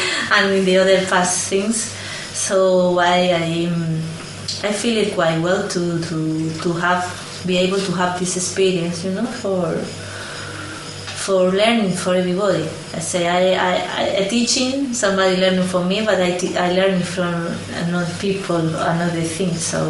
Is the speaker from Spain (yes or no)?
yes; Madrid, Community of Madrid, Spain; English is a second language; I'm from Madrid